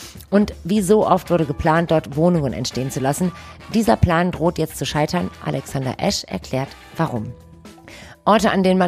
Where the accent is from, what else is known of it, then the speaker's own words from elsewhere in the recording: Düsseldorf, North Rhine-Westphalia, Germany; Ich weiß, dass es in Golzheim, wo ich aufgewachsen bin, da war die Engländersiedlung.